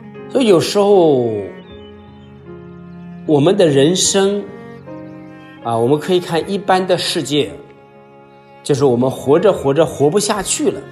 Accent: China; 所以说，我们中国人说人生有三大不幸：中年丧妻，老年丧子，从小无父母

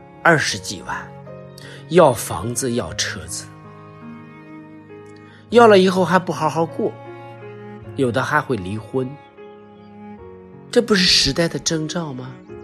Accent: China; 我们身为中国人没有文明也没有礼仪了

